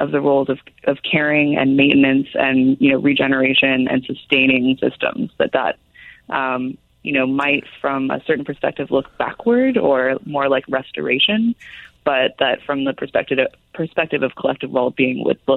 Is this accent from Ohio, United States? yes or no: no; California, United States; I should add that I'm basically from Silicon Valley